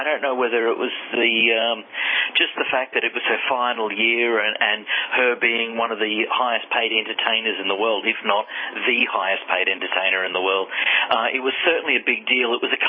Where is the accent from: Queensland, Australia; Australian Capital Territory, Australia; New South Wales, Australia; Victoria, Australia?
Queensland, Australia; Rockhampton; And, you know, I grew up in Rockhampton. It's one of the closest points to the Great Barrier Reef